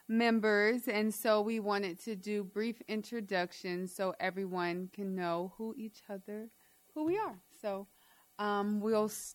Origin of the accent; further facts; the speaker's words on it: Monroe, Louisiana, United States; now in Fairbanks, United States; I'm originally from Monroe, Louisiana. I'm rooted in Fairbanks.